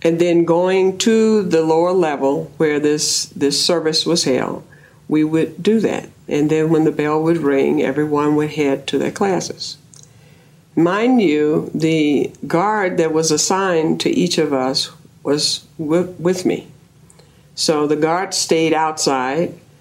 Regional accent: the South, United States; I grew up in the South.

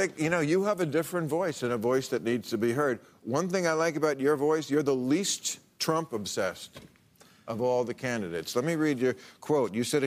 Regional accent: Belmar, New Jersey, United States; In my home state, Belmar Rock, New Jersey, this is the site where the Guidos first landed in America.

